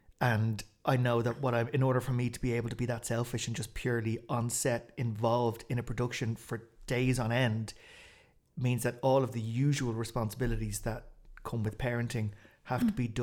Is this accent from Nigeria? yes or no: no; Ireland; Like, we're Irish. Like, I know, yeah.